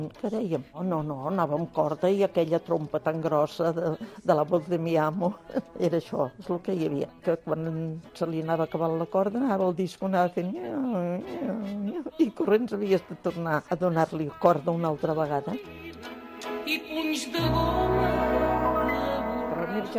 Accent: Barcelona, Catalonia, Spain; Soc de Barcelona, tinc 87 anys

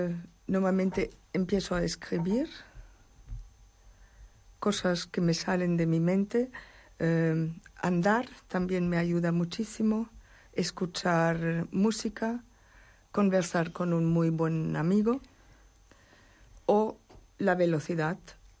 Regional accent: Germany; Spanish is a second language; now in Spain; Yo soy alemana, pero dentro de mi esencia es vivir, es esencial vivir aquí en España

